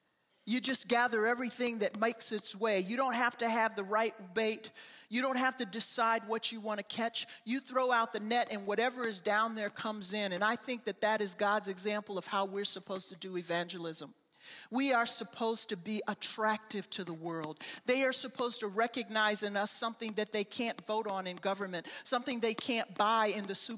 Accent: Chicago, Illinois, United States; Now, I need to confess, I'm from Chicago. I grew up in the city.

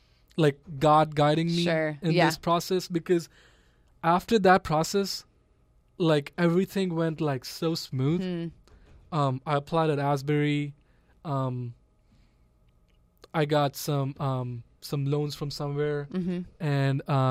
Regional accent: Lahore, Punjab, Pakistan; English is a second language; So I'm from Pakistan, Lahore, Pakistan. I grew up my whole life there

